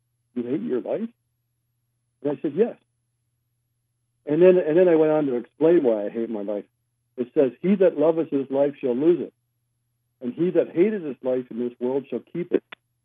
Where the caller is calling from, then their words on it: London, Ontario, Canada; I'm from London, Ontario.